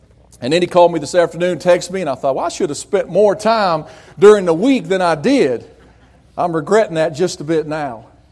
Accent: West Virginia, United States; I'm from West Virginia. I can't pronounce half of them, so I'm going to leave them to you.

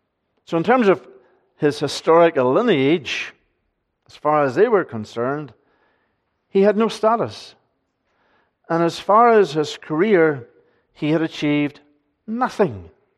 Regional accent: Northern Ireland, United Kingdom; As a young man growing up in Northern Ireland

